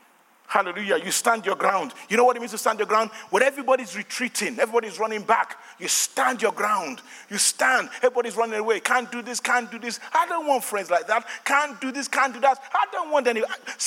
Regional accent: Nigeria; accent: Nigerian; Sorry, I know it's my Nigerian accent, but be blessed.

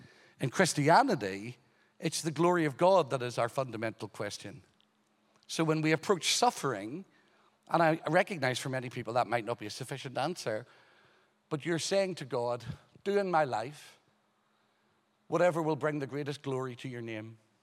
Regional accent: Ireland; I'm from Ireland.

